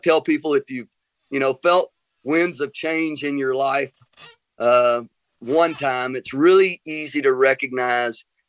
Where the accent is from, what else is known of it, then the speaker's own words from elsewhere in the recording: Tennessee, United States; Sure. Yeah, so I grew up here in Middle Tennessee, was fortunate enough to go to college